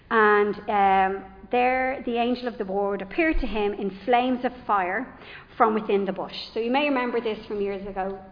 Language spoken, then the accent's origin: English; Ireland; I am Irish.